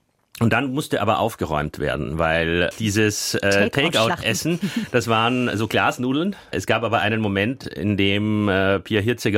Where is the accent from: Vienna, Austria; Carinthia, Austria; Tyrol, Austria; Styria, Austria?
Vienna, Austria; Es ist ein sehr besonderer Abend, wo natürlich als Wiener noch dazu kommt, dass dieser innere Monolog, diese Novelle Fräulein Else von Arthur Schnitzler bei uns sehr bekannt ist.